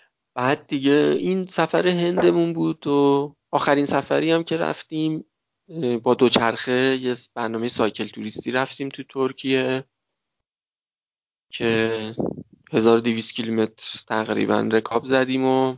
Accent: Iran; چون اونجا به هر کس میگفتیم ما ایرانی هستیم خیلی تعجب میکرد

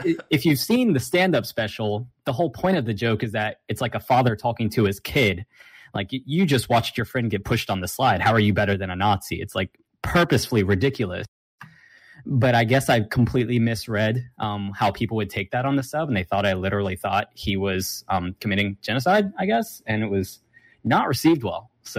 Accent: Jacksonville, Florida, United States; I spent most of my life growing up in Jacks, and my dad actually used to work for Alltel Stadium back in the day.

